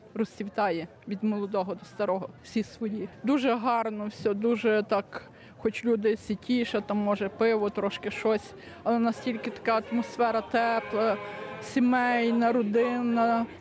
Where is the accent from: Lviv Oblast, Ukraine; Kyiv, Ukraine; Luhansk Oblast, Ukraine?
Lviv Oblast, Ukraine; Zolochiv; Я з Золочева, Львівська область.